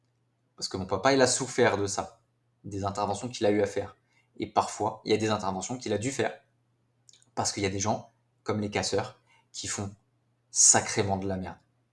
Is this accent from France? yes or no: yes; France; Et pourtant, je suis français, hein, mais ce pays me fait de la peine